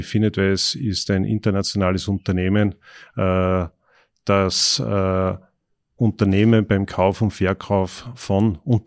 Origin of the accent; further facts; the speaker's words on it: Micheldorf, Upper Austria, Austria; also born or lived in Kirchdorf; In Kirchdorf, ja. War die Bezirkshauptstadt, bin ich geboren, aufgewachsen in Micheldorf, in einem Forstgut. Und meine Mutter hatte dort eine Dienstwohnung. Und es waren sehr einfache, aber sehr gute Verhältnisse.